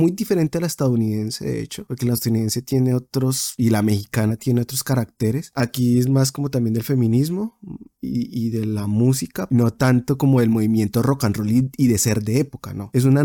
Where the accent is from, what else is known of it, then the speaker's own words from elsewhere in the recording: Bogotá, Colombia; now in Sweden; Cuando yo me fui de Bogotá, de Colombia, los candies ya eran prehistoria, aquí todavía existen.